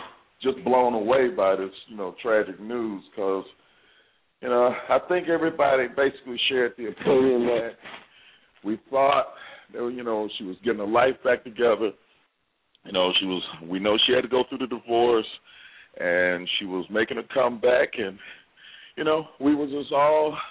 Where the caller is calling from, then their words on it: Dallas, Texas, United States; calling from Dallas.